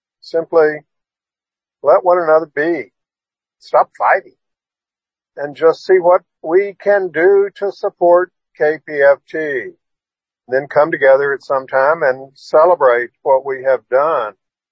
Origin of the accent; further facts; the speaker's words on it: Liberty, United States; I'm from Liberty.